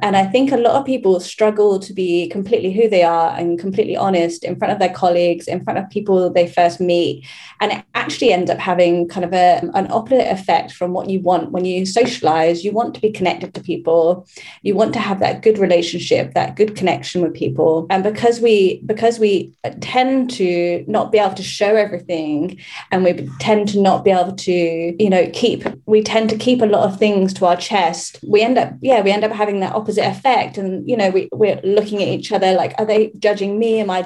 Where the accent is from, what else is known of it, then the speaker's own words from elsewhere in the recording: England, United Kingdom; moved away as an adult; also born or lived in France / Spain; I left my home country, England, at 18 and moved around a lot.